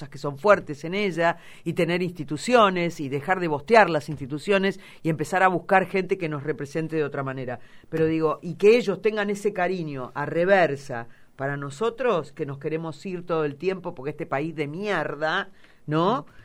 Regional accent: Argentina; Como los argentinos, yo sé que no estamos como queremos

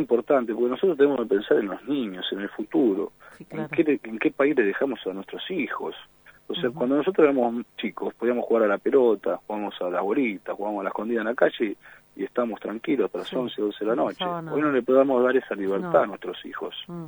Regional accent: Argentina; somos hermanos los argentinos, somos todos familia porque somos argentinos

